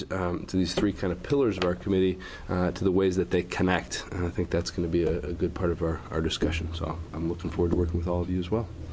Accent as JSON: {"language": "English", "town": "Beaverton", "region": "Oregon", "country": "United States", "said": "I'm from Beaverton."}